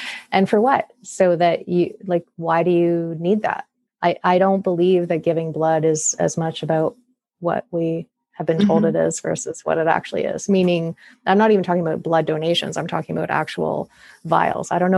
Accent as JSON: {"language": "English", "country": "Canada", "accent": "Canadian", "said": "I'm in Canada, as you're probably hearing from my accent, and we have socialized healthcare here."}